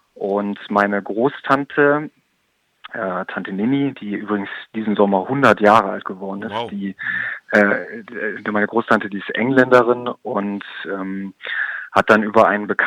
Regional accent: Velbert, North Rhine-Westphalia, Germany; Ich bin ja in Velbert aufgewachsen, das ist zwischen Essen und Wuppertal

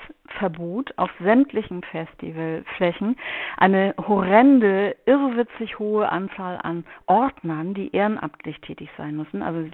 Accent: West Germany, Germany; wir sind Westdeutsche, wir kennen keine andere Gesellschaftsform

